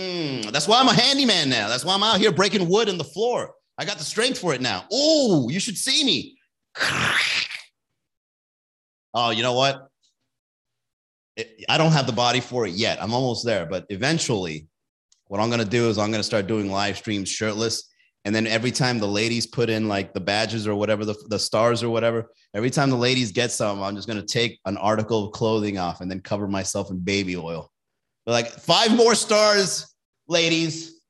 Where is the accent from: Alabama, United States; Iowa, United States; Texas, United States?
Alabama, United States; I'm from Alabama and marijuana is still illegal.